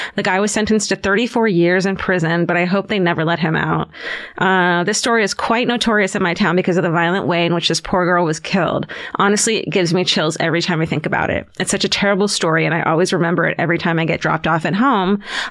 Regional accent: Horley, South East England, United Kingdom; My hometown story is from about a decade ago, and I remember hearing about it when I was around 9 or 10 years old. I live in a town called Horley in Surrey in England

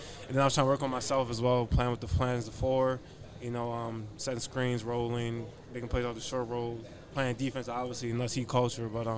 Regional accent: Baltimore, Maryland, United States; I'm from Baltimore.

